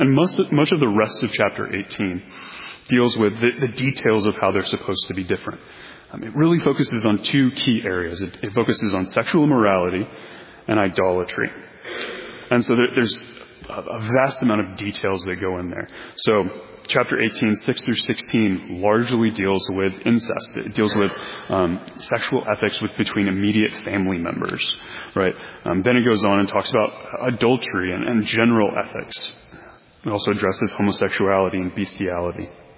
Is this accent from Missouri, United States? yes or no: yes; Missouri, United States; So I'm from Missouri.